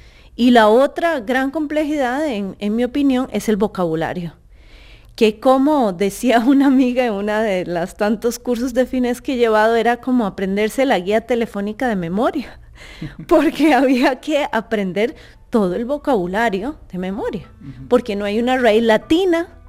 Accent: Costa Rica; now in Helsinki, Finland; Yo soy costarricense y bueno, es aún más una minoría, somos como 5 personas apenas.

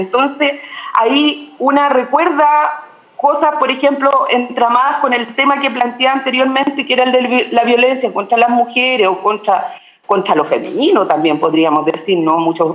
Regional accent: Chile; desde la región mapuche, de donde yo vengo en Chile

